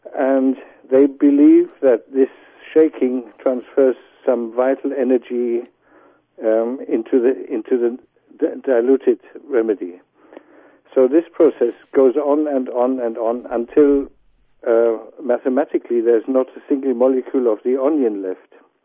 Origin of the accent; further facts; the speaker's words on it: Germany; accent: German; English is a second language; As a boy, I was treated homeopathically. I grew up in Germany, as you probably hear from my accent, and our family doctor was a homeopath.